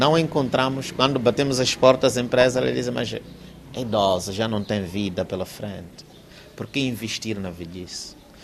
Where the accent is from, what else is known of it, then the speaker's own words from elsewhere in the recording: Mozambique; estamos neste país, como moçambicanos